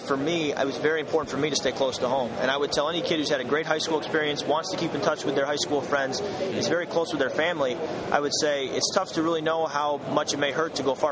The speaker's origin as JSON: {"language": "English", "region": "Michigan", "country": "United States", "said": "even if I'm from Michigan."}